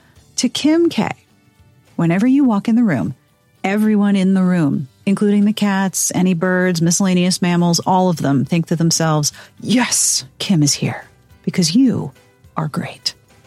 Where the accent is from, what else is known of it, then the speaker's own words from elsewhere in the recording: Pittsburgh, Pennsylvania, United States; I have been watching highlight reels of people who go out in kayaks near my hometown of Pittsburgh and elsewhere as they clean up rivers and streams